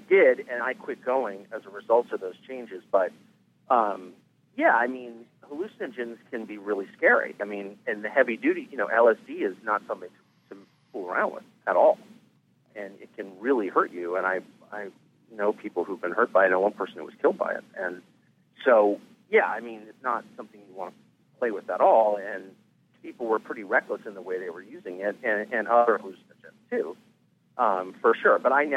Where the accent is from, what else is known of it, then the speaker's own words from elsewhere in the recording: California, United States; Well, I grew up in California, and … are from California, and I'm 46 now